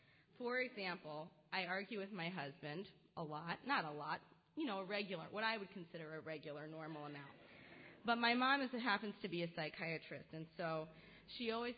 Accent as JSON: {"language": "English", "region": "New York", "country": "United States", "accent": "New York", "said": "And so I also regress back into my New York accent, which by now has been somewhat schooled out of me"}